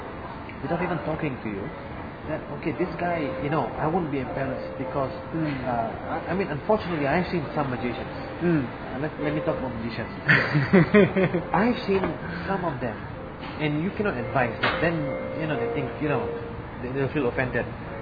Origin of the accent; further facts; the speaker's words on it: Malaysia; I grew up in Malaysia. I was born in Malaysia, and I was there till I was about. I got my first international exposure when I was 9.